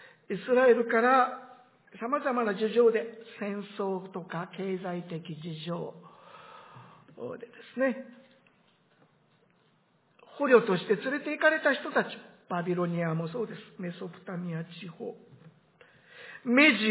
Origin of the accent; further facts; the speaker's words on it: Akita, Japan; accent: Akita dialect (Zuzu-ben); 普通の日本語ではなく、私の住んでいた出身の秋田のね、ズーズー弁。